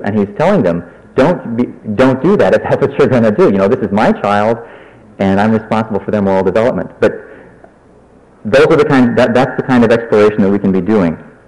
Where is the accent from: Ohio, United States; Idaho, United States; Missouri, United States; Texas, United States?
Idaho, United States; And I met with some staff people from my senators. I'm from Idaho.